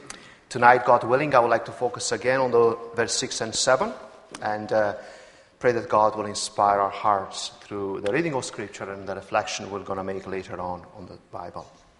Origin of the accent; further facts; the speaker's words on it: Romania; I come from Romania, and one of the things and the concepts in the Romanian environment was during the communist time